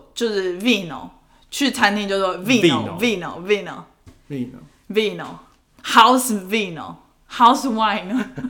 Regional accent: Taiwan; 就是你身为台湾人你本来就需要 aware

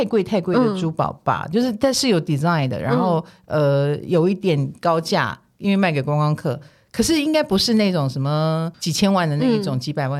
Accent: Taiwan; 嗯，我们台湾人已经不去看日出了，

